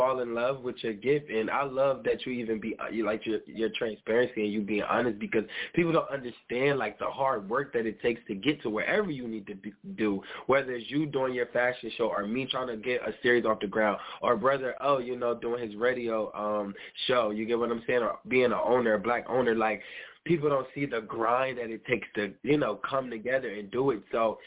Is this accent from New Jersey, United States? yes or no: yes; Trenton, New Jersey, United States; we're from Trenton, I'm from Trenton, and you can have all this talent in the city of Trenton